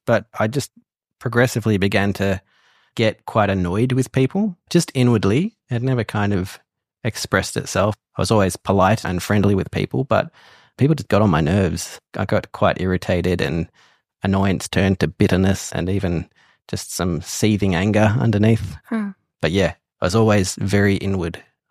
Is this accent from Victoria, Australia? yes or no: yes; Warrnambool, Victoria, Australia; So it was quite a drive from where I grew up in Warrnambool.